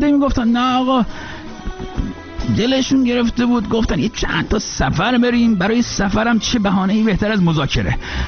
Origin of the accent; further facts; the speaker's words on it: Iran; moved away as an adult; منم تا وقتی مهاجرت نکرده بودم و از ایران خارج نشده بودم